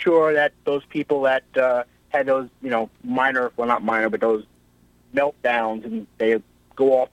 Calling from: Stony Brook, New York, United States; I'm from Stony Brook, actually.

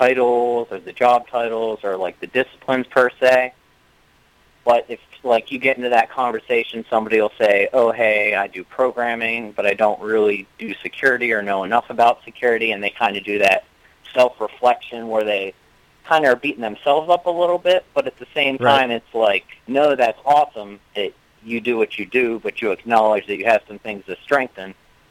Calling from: Philadelphia, Pennsylvania, United States; Yes, Philadelphia.

